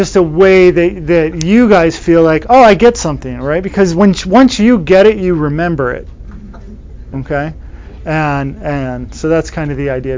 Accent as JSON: {"language": "English", "region": "Michigan", "country": "United States", "tie": "born or raised there", "said": "I grew up in Michigan and anyone ever been to Frankenmuth?"}